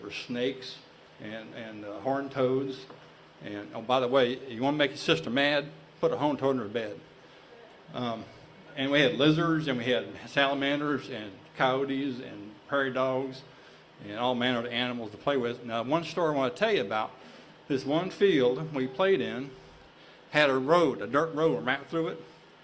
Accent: Amarillo, Texas, United States; I want y'all to know I was raised on the Texas Panhandle on the outskirts of Amarillo. And we lived in the extreme outskirts of town, and where our whole neighborhood was surrounded by empty fields.

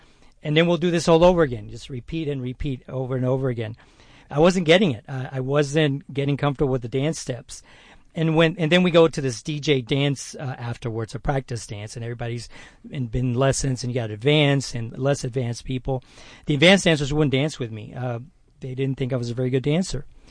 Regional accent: Houston, Texas, United States; and of course, growing up in Third Ward, Houston.

